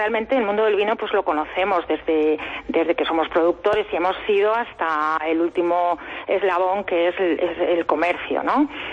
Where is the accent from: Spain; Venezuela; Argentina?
Spain; Castilla-La Mancha; nosotros lo que somos empresarios manchegos